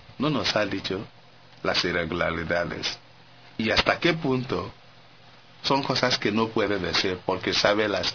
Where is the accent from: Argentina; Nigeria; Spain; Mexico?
Nigeria; Spanish is a second language; como soy de Nigeria